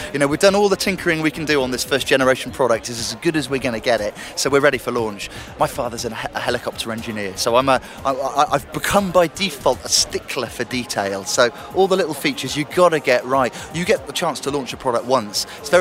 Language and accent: English; United Kingdom; We're all British, scattered across every corner of the country